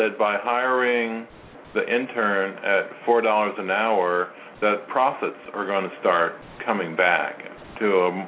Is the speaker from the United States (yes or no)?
yes; the South, United States; I'm from the South.